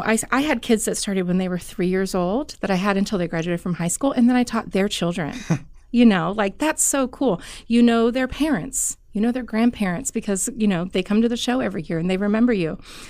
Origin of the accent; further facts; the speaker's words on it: Omaha, Nebraska, United States; I am an Omaha native, born and raised. It's funny because I was born in South Omaha.